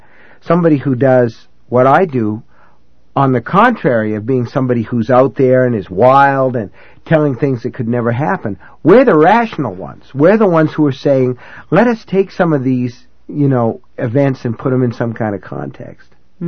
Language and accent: English; Maine, United States; This is in my home state in Maine.